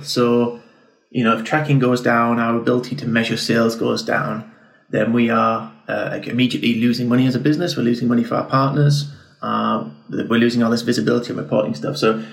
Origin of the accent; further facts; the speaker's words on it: Northern England, United Kingdom; now in London, United Kingdom; So I was raised in Northern England, as you might have heard from my accent or gathered that.